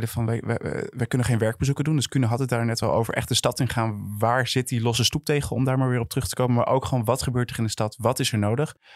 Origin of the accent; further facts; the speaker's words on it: Amsterdam, North Holland, Netherlands; Als Amsterdammer, als inwoner van de stad